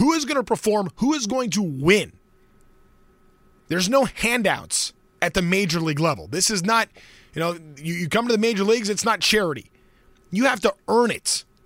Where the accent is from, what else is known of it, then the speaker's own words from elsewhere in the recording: California, United States; growing up in Southern California, early 2000s, I'm a big college football fan.